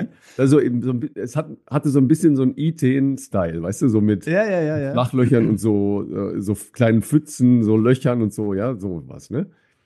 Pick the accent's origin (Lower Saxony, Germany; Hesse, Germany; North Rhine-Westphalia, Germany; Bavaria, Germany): North Rhine-Westphalia, Germany; Dorsten; Ich war ja in meiner Heimat, ne, im wunderbaren Dorsten. Kennt ihr alle im nördlichen Ruhrgebiet, ne?